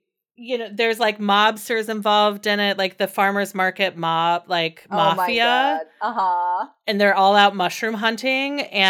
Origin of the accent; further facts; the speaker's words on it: Indiana, United States; I grew up in Indiana.